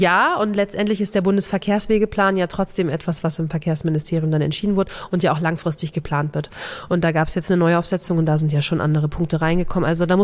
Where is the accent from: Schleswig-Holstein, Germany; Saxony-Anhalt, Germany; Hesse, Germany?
Schleswig-Holstein, Germany; Ich komme ja ursprünglich aus dem Kreis Steinburg, deswegen weiß ich das, bei Glückstadt